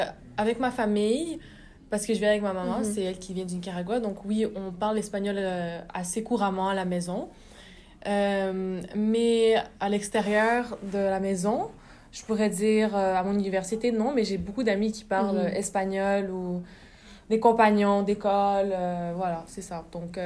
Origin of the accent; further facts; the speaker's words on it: Gatineau, Quebec, Canada; born there; moi je suis née à Gatineau, mais ce qui m'a amenée à Ottawa, c'est vraiment l'étude.